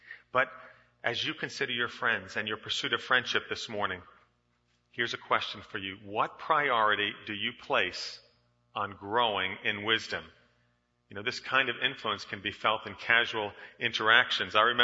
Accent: New York, United States; I grew up in New York. We don't respond in that way when people cut us off.

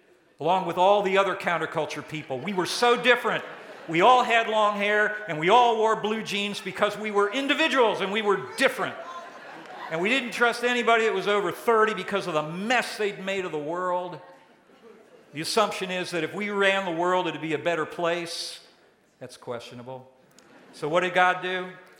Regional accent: Silver Spring, Maryland, United States; I grew up in Silver Spring. It's a large geographic area with some very nice parts. Unfortunately, the part of Silver Spring I was in was called Wheaton.

